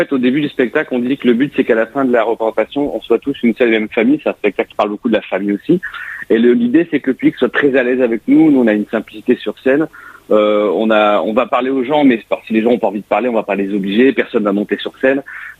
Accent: North, France; En plus, on est du Nord, donc ça fait toujours du bien de voir un peu le soleil en octobre.

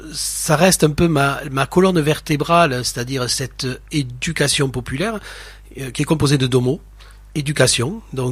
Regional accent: Fabrezan, Occitanie, France; je suis né donc dans les Corbières, à Fabrezan, et mon père était instituteur. Puis il est devenu maire du village.

